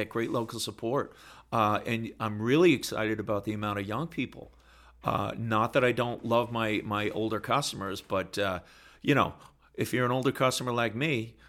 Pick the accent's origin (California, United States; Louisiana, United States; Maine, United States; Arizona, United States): Maine, United States; Wells; 109 starts way down in Wells in my hometown.